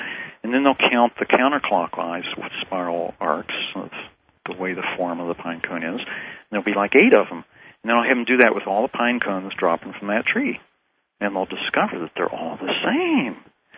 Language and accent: English; West Virginia, United States; I was so fortunate that I had an education growing up in West Virginia